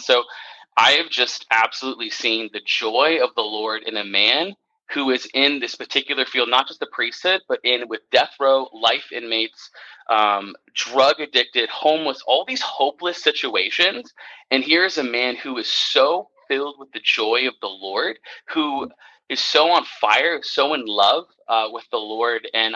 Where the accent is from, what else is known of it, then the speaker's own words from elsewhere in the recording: Arizona, United States; Obviously, I'm from Arizona, so when summer comes, you need to kind of have a cold drink.